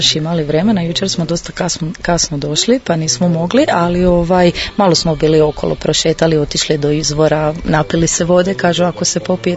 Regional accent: Osijek, Osijek-Baranja County, Croatia; dolazim iz Osijeka.

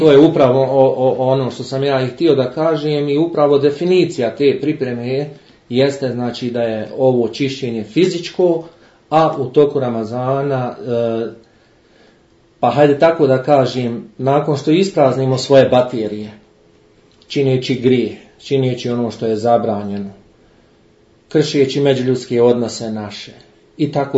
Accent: Striježevo, Bosnia & Herzegovina; born there; rođen sam u Striježevu 14.9.1976. godine

